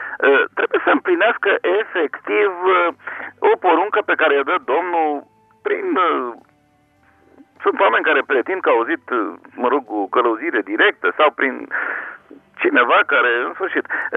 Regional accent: Bucharest, Romania; Eu sunt bucureștean

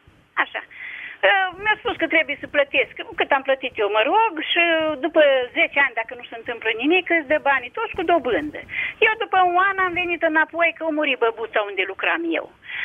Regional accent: Suceava, Suceava County, Romania; sunt din Suceava.

